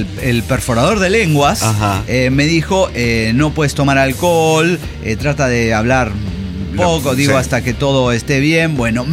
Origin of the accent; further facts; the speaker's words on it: Torreón, Coahuila, Mexico; me confunde con alguien en Monterrey, soy de Torreón